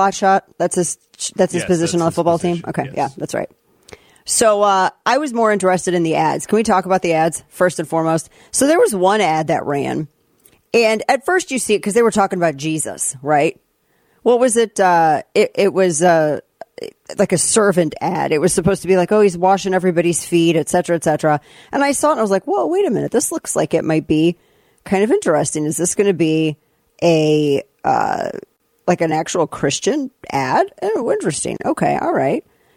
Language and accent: English; Missouri, United States; I mean, I'm from Missouri. It's literally enshrined in our Constitution that we can make moonshine.